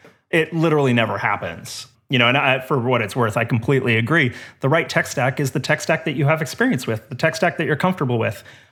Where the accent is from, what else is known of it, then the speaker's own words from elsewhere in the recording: Canada; Well, I'm Canadian, so, you know.